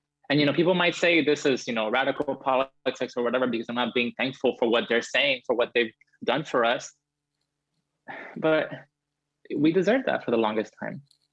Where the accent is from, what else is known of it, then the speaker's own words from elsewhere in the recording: Cuba; queer people, especially in my hometown, which is, you know, very rural too.